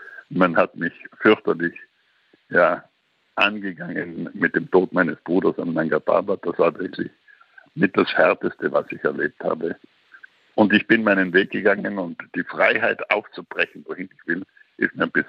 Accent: Trentino-Alto Adige, Italy; ich bin ja in Südtirol im Füllnestal aufgewachsen, in einem tiefen, düsteren, finsteren Tal.

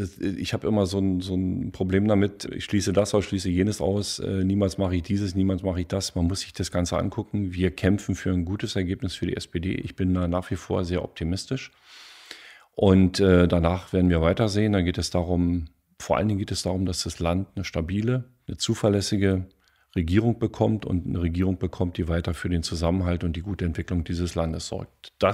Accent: Brandenburg, Germany; Wir haben als Brandenburger, und da bin ich auch stolz drauf, dafür gesorgt

